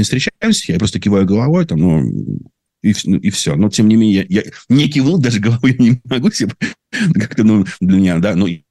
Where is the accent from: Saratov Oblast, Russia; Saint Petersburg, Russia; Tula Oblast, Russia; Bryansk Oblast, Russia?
Saint Petersburg, Russia; also born or lived in Uzbekistan / Tajikistan; я хоть и коренной ленинградец, петербуржец, да, тем не менее для меня Средняя Азия – это моя, ну, вторая родина. Узбекистан, Таджикистан – это моя вторая родина. Я там вырос в этих республиках